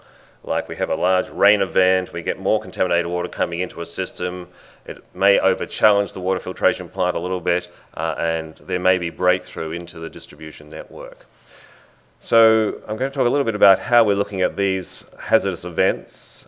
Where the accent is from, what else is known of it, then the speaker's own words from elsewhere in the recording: Sydney, New South Wales, Australia; I'm an Australian, come from Sydney, and we have a very large reservoir there